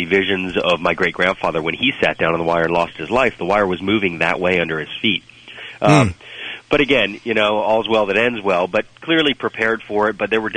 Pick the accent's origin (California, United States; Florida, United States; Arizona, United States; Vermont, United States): Florida, United States; Sarasota; during my training in my hometown of Sarasota, Florida, I trained with winds speeds of 91 miles per hour.